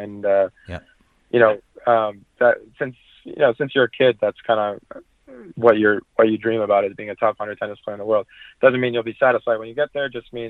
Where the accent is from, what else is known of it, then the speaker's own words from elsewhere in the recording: New York City, New York, United States; I grew up in New York City and then played a little bit on green clay in Florida before college